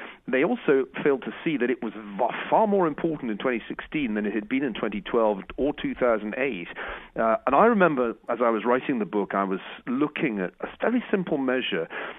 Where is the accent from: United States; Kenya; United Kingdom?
United Kingdom; You can tell from my funny accent that I'm British